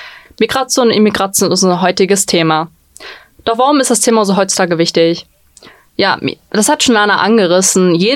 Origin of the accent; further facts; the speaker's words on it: North Rhine-Westphalia, Germany; Ich bin ja in Westdeutschland aufgewachsen, geboren und aufgewachsen